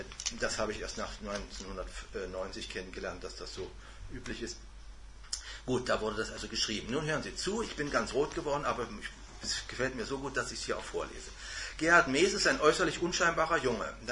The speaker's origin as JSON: {"language": "German", "town": "Magdeburg", "region": "Saxony-Anhalt", "country": "Germany", "tie": "born there", "said": "Wurde also meine Geburtsstadt Magdeburg angeschrieben."}